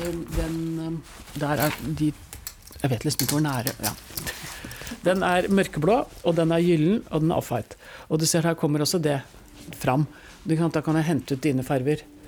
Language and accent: Norwegian; Oslo, Norway; jeg vokste opp her på Tåsen i Oslo